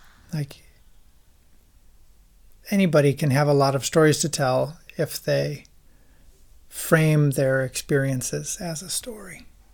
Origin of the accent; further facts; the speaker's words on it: United States; now in Berlin, Germany; I'm from the United States. I live in Berlin, and I make music and sound.